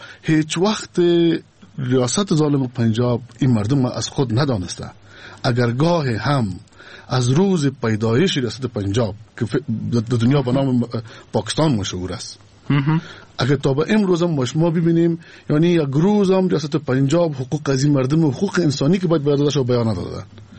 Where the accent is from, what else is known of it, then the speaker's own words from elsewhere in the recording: Afghanistan; من تابع افغانستان هستم. میرم یک روز تابعیت آمریکا را میگیرم. اما بازم من افغان هستم